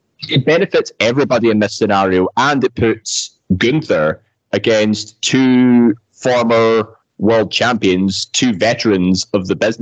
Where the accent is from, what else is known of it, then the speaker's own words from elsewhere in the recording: Scotland, United Kingdom; Hang on. We're all Scottish here, right? We should be cheering for Drew to win, right? Right?